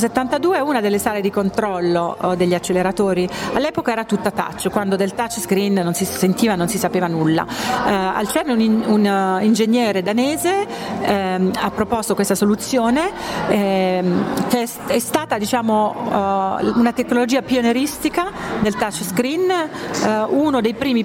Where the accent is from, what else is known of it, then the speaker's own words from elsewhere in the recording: Apulia, Italy; born there; sono anch'io del sud, io sono nata in Puglia.